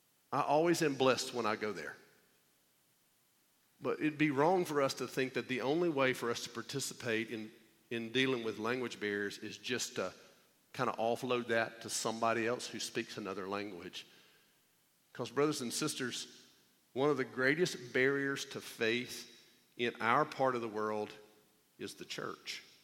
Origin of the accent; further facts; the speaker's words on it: the South, United States; We have all sorts of broken ideas of who Jesus is because we grew up in the Bible Belt